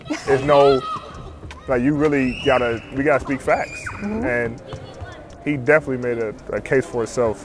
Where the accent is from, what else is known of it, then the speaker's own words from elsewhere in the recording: Chicago, Illinois, United States; and I'm from Chicago, so I love Jordan.